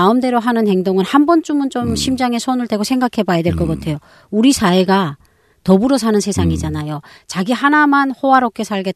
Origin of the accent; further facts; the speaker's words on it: North Korea; born there; 북한에서 태어나다 보니까